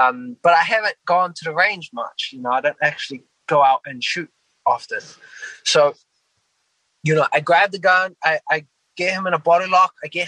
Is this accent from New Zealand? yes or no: yes; New Zealand; I'm originally from New Zealand, so we don't really mess around with handguns. We got rifles. I grew up hunting, but not handguns.